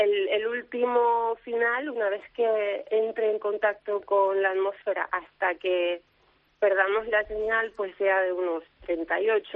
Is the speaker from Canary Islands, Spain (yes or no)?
yes; Canary Islands, Spain; De Canarias, Gran Canaria.